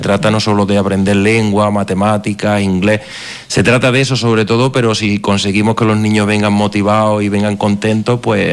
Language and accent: Spanish; Pedrera, Andalusia, Spain; Yo soy de Pedrera.